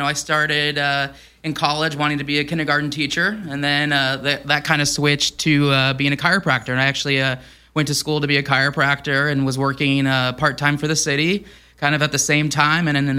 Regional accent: Mission Viejo, California, United States; I grew up in Orange County, actually Mission View, and it was just a song that always was playing on hot summer days, driving down Coast Highway, windows down.

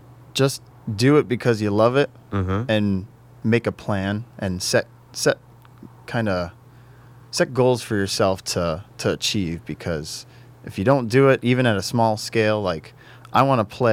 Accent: Connecticut, United States; Well, I grew up in Connecticut, so I was always torn between half my family was Red Sox, half my family was Yankees.

